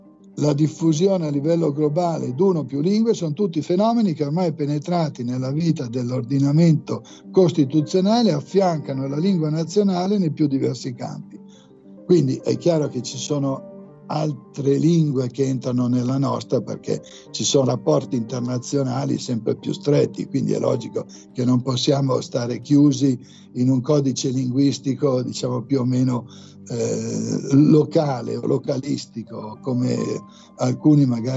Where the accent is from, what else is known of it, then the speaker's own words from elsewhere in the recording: Lombardy, Italy; born there; now in Milan, Italy; quindi io sono nato a Cremona, c'è il cremonese